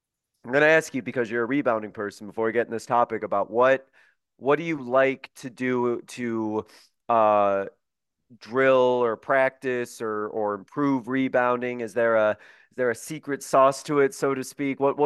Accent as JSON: {"language": "English", "region": "Illinois", "country": "United States", "tie": "born or raised there", "lives_now": "Arizona, United States", "said": "I grew up in Illinois and I think of the way that the game was played"}